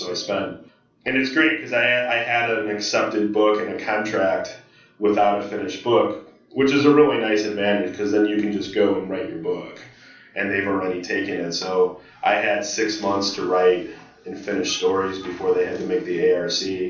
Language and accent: English; Midwest, United States; also born or lived in Illinois / Missouri / Ohio; it's so easy when I'm from the Midwest and I know what that's like, and I've lived in Illinois and Missouri and Ohio my whole life.